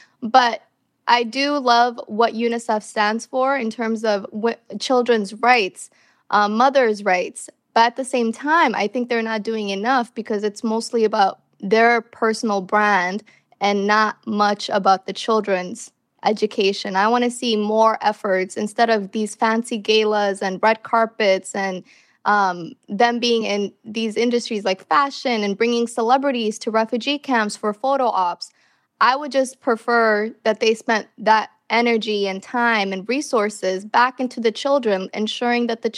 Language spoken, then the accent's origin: English; United States; Growing up in America, not seeing representation, not seeing anybody who dressed like me, looked like me